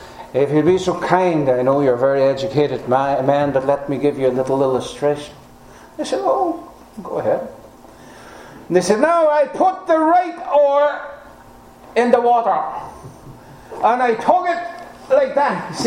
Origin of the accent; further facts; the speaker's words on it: Ireland; And I'm only from Ireland.